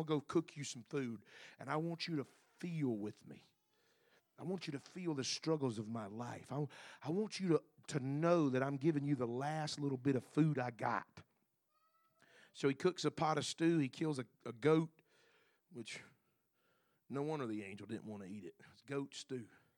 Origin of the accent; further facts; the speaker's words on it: Alabama, United States; now in Louisiana, United States; Now, I'm from the South, okay? I was born and raised in Alabama, and I live in Louisiana.